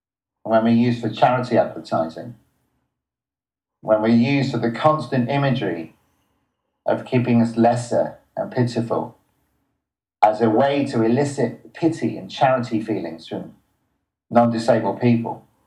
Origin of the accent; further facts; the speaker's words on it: United Kingdom; but I'm British